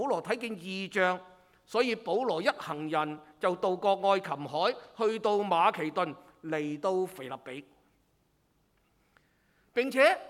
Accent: Hong Kong

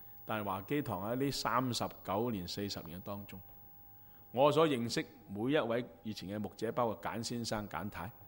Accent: Hong Kong; 所以今日我哋聽到我哋香港人都話

